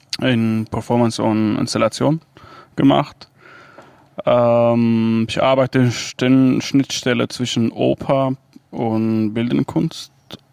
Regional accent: Rumelan, Al-Hasakah Governorate, Syria; German is a second language; moved away as an adult; also born or lived in Damascus; now in Germany; ich komme aus Rojava, Rumelan, bin da geboren, aufgewachsen und dann nach Damaskus gegangen, habe da Kunst studiert, Theaterstudie und Tanz und dann rüber nach Deutschland

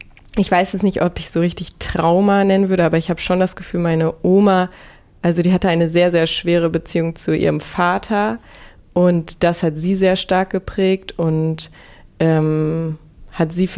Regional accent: West Germany, Germany; aus Magdeburg und ich bin aber im Westen aufgewachsen, meine Mama ist dann auch in den Westen gezogen

